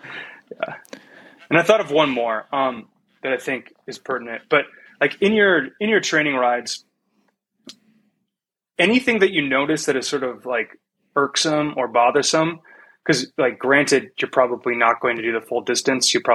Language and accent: English; Wisconsin, United States; I'm from Wisconsin. Like, toaster was my bathtub toy.